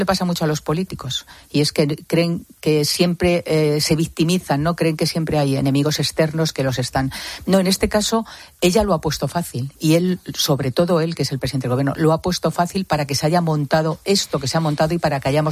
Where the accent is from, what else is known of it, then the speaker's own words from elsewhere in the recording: Spain; A mí como ciudadana española me ha parecido muy duro